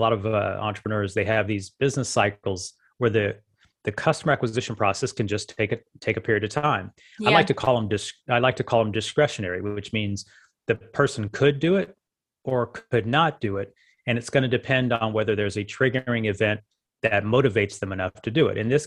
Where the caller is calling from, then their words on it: Las Vegas, Nevada, United States; I'm in Las Vegas. Las Vegas is home.